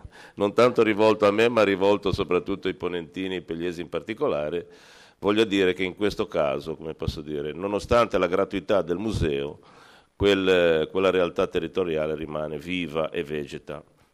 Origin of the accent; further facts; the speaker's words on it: Genoa, Liguria, Italy; Orgoglioso sicuramente da genovese di avere un museo